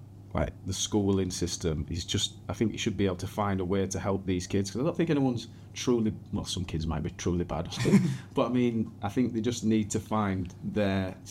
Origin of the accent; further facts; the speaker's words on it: Batley, Yorkshire and the Humber, United Kingdom; born there; And I was born in Staincliffe Hospital.